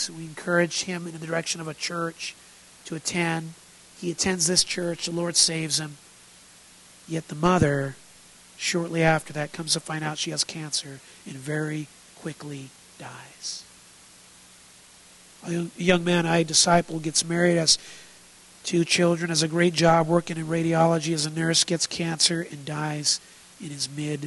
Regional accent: Pacific Northwest, United States; I grew up up here in the Northwest, even more north than here. It's always around the cold, always around the snow.

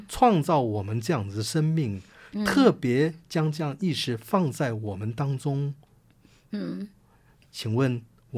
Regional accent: China; moved away; 因为我们从国内出来的时候我们常常从小受的这个教育上

